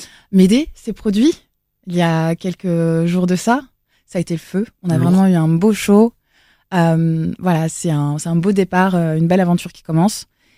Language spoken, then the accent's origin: French; Elbeuf, Normandy, France; also born or lived in South-west France; Alors, moi, je viens d'Elbeuf, là où j'ai grandi, dans le 76, à côté de Rouen, dans une petite banlieue.